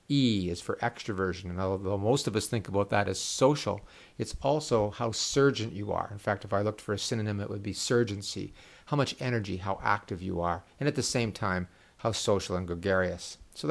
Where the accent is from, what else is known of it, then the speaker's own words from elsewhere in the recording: Canada; Being a Canadian